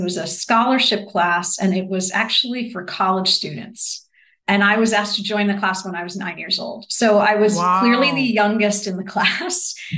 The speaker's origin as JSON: {"language": "English", "region": "New Jersey", "country": "United States", "lives_now": "Chicago, United States", "said": "I'm from New Jersey."}